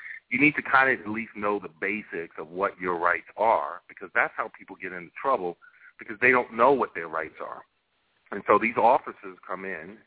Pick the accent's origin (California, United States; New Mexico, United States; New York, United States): New York, United States; Queens; also born or lived in Brooklyn; As you said earlier, I'm from Brooklyn, New York, Crown Heights and Bed-Stuy, grew up in Queens.